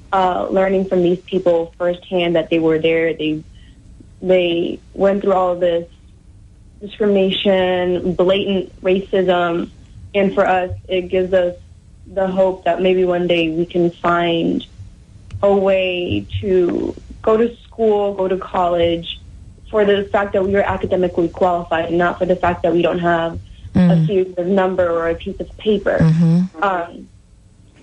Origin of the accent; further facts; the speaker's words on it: Uruguay; moved away; I immigrated from Uruguay in South America. And we immigrated, my family immigrated mostly because the way my parents saw it, Uruguay wasn't very good for opportunities for our future.